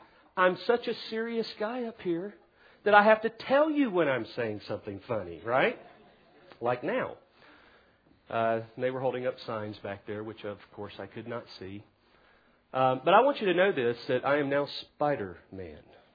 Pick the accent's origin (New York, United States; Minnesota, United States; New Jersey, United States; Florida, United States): Florida, United States; Ocean Way; well, I'm from Ocean Way, and we do have spiders in Ocean Way.